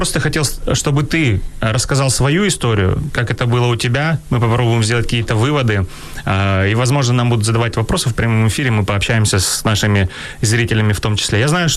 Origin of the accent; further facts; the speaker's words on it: Mariupol, Donetsk Oblast, Ukraine; now in Kyiv, Ukraine; Мы из Мариуполя, поэтому, я думаю, сейчас на 23-м будут меня слушать внимательно особенно.